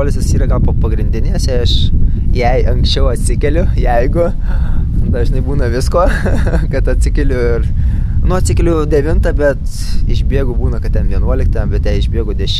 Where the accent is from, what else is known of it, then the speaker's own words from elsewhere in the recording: Kaunas, Kaunas County, Lithuania; esu kaunietis